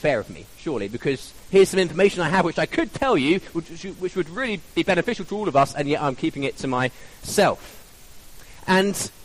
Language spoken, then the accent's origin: English; United Kingdom; we're British and we'll keep it under, most of us might keep it under control, but we'll be seething.